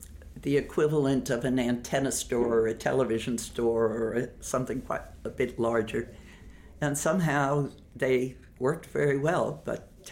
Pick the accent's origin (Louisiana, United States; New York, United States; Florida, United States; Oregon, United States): New York, United States; Ozone Park; Well, my father was a self-made engineer, and I grew up in Ozone Park, and our family had no money.